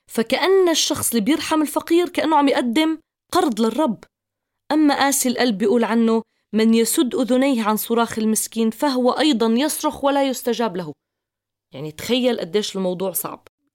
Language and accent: Arabic; Syria; بظروفنا الصعبة اللي عم نمر فيها كسوريين